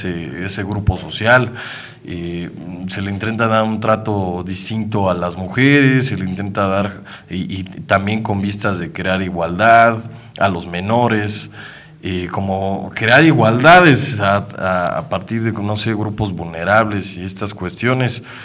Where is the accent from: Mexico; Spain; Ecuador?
Mexico; creo que aquí como mexicanos tenemos un grave problema